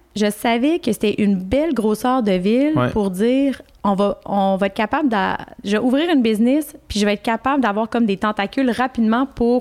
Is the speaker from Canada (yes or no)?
yes; Quebec City, Quebec, Canada; je venais de Québec, j'avais étudié à Québec, j'avais quand même un réseau aussi.